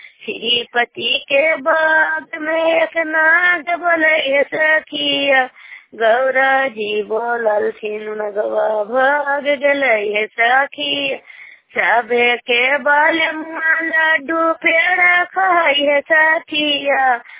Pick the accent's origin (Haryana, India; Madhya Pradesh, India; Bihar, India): Bihar, India; Sherpur; मैं एक शेरपुर के रहने वाली हूँ और नालंदा जिला के